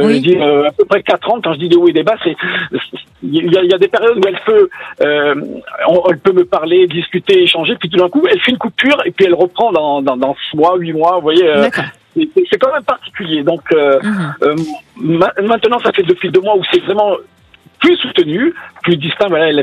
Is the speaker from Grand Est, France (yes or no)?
no; Nouvelle-Aquitaine, France; Moi, je suis originaire de la Gironde et j'aurais pu venir effectivement m'installer sur Bordeaux